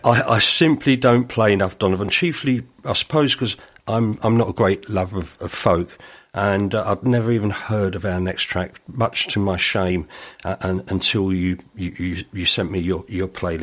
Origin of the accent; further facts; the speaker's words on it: London, United Kingdom; Well, I'm from London.